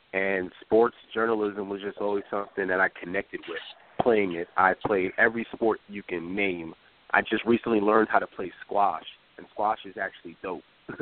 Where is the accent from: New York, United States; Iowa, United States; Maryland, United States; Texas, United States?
New York, United States; It's nothing for me to get adjusted to here because I'm a New Yorker.